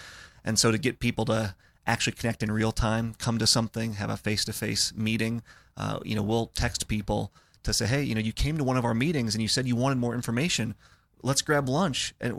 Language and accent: English; Midwest, United States; It would be a little bit different here than where I grew up in the Midwest.